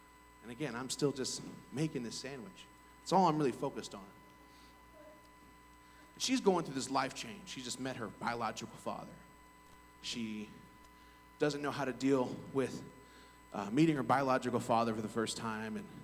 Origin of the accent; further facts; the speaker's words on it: Indiana, United States; I grew up in Indiana. I should have came out of the womb with a really good left, whatever that is, right?